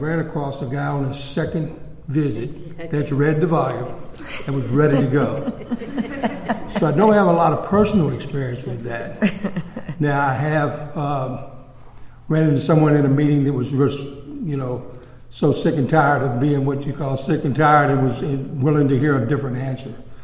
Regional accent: Chesterfield, Virginia, United States; we're from Chesterfield, Virginia.

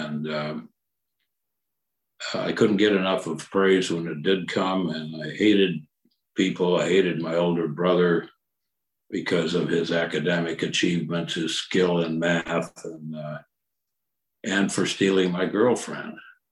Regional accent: Iowa, United States; I began to feel that compulsion as a boy growing up in Iowa

